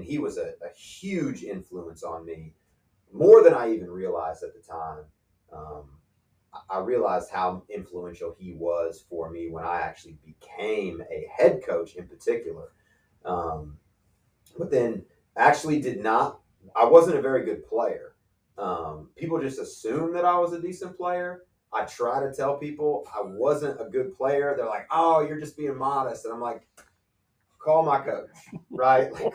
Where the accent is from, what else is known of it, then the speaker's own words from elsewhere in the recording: Muncie, Indiana, United States; Grew up Muncie, Indian